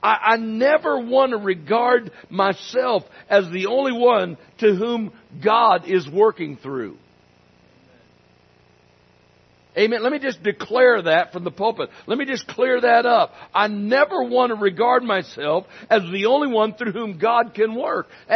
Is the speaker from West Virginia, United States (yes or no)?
no; Myrtle Creek, Oregon, United States; also born or lived in Canyonville; Myrtle Creek, Oregon is my city. It's my hometown. It's where I was born. And, well, I really wasn't born here. I was born in the hospital in Canyonville